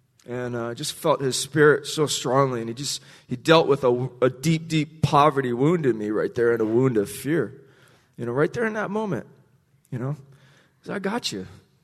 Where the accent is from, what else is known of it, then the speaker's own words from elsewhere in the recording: Hawaii, United States; it brought me back to my childhood growing up in Hawaii.